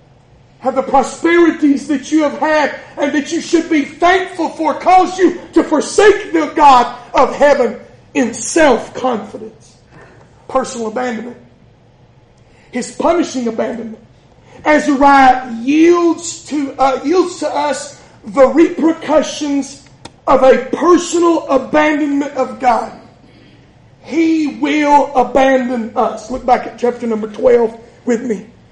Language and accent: English; Georgia, United States; Down at the Catoosa County Jail, Hammond County Jail, my hometown in Dade County Jail.